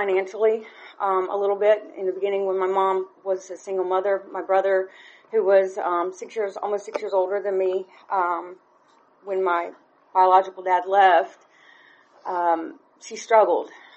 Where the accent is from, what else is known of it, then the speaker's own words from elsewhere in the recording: Winder, Georgia, United States; born there; I was born on December 17th of 1983, week before Christmas. I was born in Winder, Georgia.